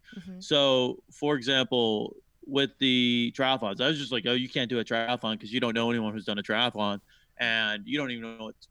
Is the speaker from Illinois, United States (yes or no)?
yes; Chicago, Illinois, United States; I grew up in Chicago in the '90s.